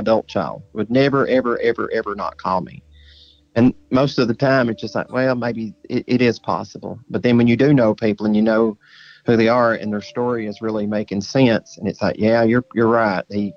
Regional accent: Tennessee, United States; My home state of Tennessee

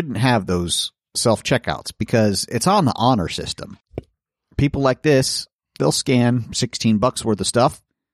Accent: Detroit, Michigan, United States; They are out of Detroit, my home state.

